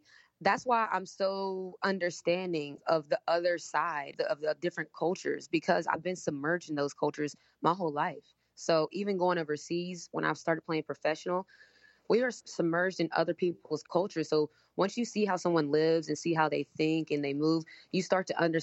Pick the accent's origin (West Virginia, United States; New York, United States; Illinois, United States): West Virginia, United States; Yeah, in West Virginia. So I grew up in West Virginia. So no surprise there that I was the only black student in class a lot of times when I was younger.